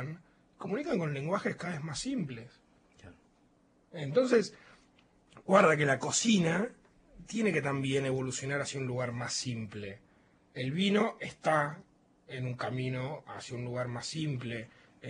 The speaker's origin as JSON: {"language": "Spanish", "town": "Isidro Casanova", "region": "Buenos Aires Province", "country": "Argentina", "moved": "as an adult", "lives_now": "Mendoza, Argentina", "said": "Yo llegué a Mendoza en el 2002 de Buenos Aires. Soy de Buenos Aires, soy de La Matanza, de Isidro Casanova."}